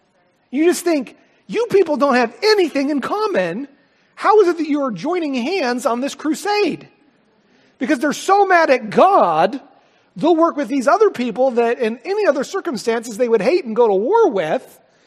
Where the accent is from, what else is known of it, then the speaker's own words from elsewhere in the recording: United States; as I think about as an American, is that I am deeply concerned about the times that are ahead.